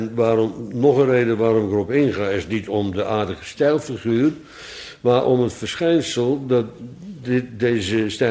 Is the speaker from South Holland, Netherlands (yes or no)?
yes; Bodegraven, South Holland, Netherlands; Wat mij altijd gefascineerd heeft in Bodegraven, waar ik opgroeide